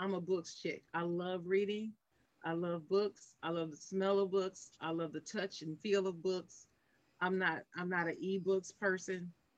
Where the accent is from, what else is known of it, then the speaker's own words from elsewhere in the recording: Ohio, United States; Got to represent the Buckeye State. He's from Columbus, Ohio, an hour from my hometown.